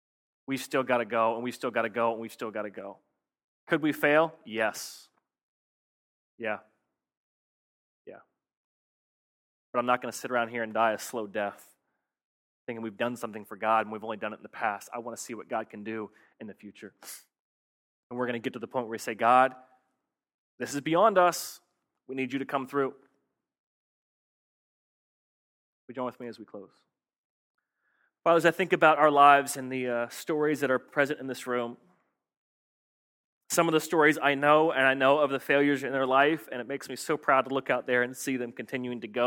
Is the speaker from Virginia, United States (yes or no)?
yes; Virginia Beach, Virginia, United States; born there; So I was born in Virginia Beach, and lo and behold, I end up here in Virginia Beach to take over a struggling church plant.